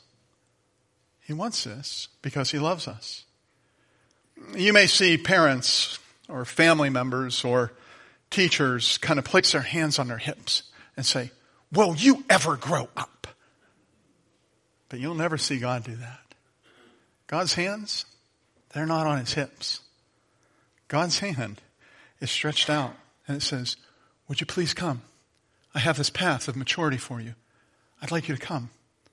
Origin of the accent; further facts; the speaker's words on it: Brookville, United States; he heard that I was from Brookville